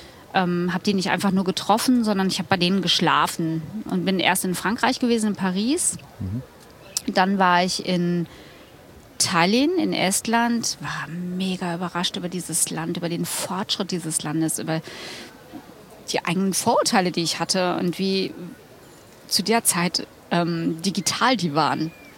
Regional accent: North Rhine-Westphalia, Germany; Sprechen wir über als Westfälin?

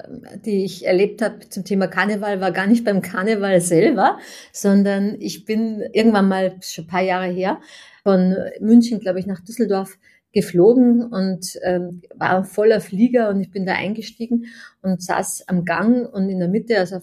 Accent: Austria; now in Germany; ursprünglich meine Heimat in Österreich

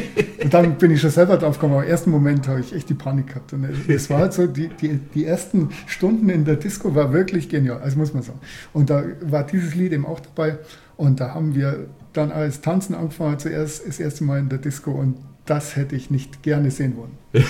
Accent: Schönwald, Bavaria, Germany; also ich bin ja in Schönwald groß geworden

